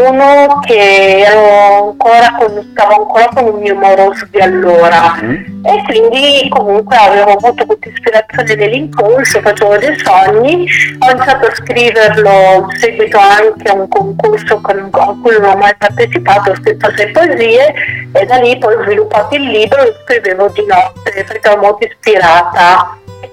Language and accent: Italian; Cerese, Lombardy, Italy; perché io sono di Cerese